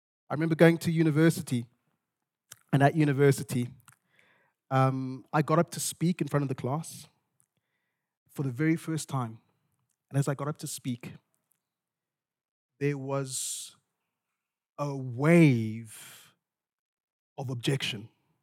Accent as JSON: {"language": "English", "country": "Zimbabwe", "tie": "born or raised there", "said": "I grew up in Zimbabwe, and in Zimbabwe, I was in a tribal minority in Zimbabwe. And we lived in the second city, and where I grew up, actually, there was a lot of tension between the two tribes."}